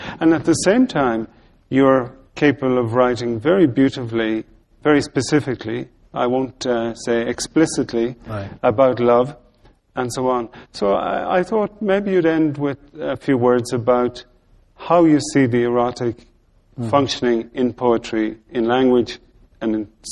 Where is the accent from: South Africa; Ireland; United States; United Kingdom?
Ireland; Munster; I grew up in Tipperary